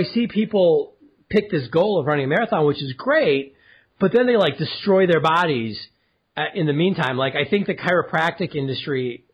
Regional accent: Milwaukee, Wisconsin, United States; even growing up in Milwaukee, we went to it

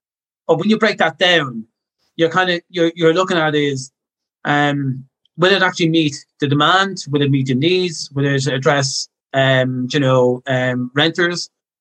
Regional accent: Ireland; And as an Irish traveller who I'm in my 40s now, and would have experienced, all the issues that, from homelessness to being on the roadside to lack of facilities to evictions.

